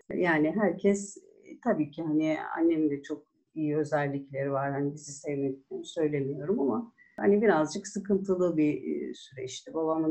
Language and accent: Turkish; Ankara, Turkey; also born or lived in Edirne; 30 Ağustos 1973 yılında Edirne'de doğdum ben. Edirne doğumluyum. Doğduktan yani bir yaşıma bastığımda biz Ankara'ya gelmişiz. O tarihten beri de Ankara'da yaşıyorum.